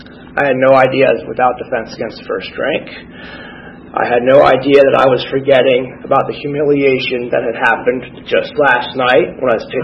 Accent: Philadelphia, Pennsylvania, United States; born there; I was born in Philadelphia to two successful, smart people. I had two younger sisters.

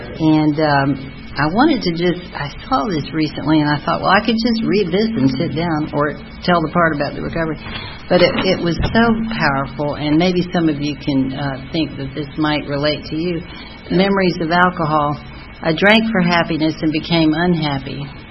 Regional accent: Jacksonville, Florida, United States; born there; And I was born in Florida in Jacksonville in 1948 into a seriously alcoholic family and home.

